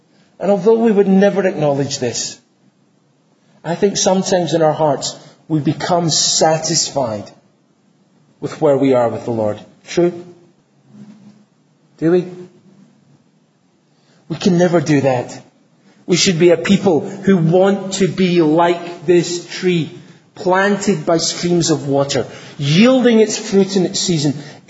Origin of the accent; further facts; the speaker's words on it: Scotland, United Kingdom; Now, I come from Scotland.